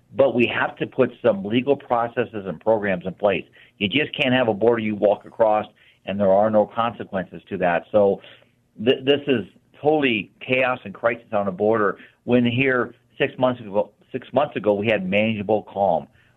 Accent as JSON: {"language": "English", "region": "Midwest", "country": "United States", "tie": "born or raised there", "said": "I grew up in the Midwest, but this is really my home."}